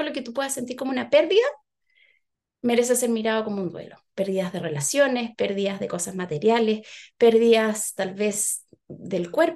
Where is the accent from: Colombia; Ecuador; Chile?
Chile; also born or lived in Peru; yo soy chilena, viví 11 años en Perú, me encanta Perú, amo Perú.